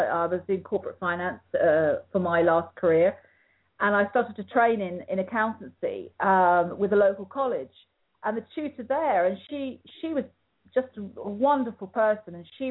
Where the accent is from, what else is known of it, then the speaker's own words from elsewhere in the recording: Ireland; because I'm Irish, my name goes back to the 10th century in Ireland.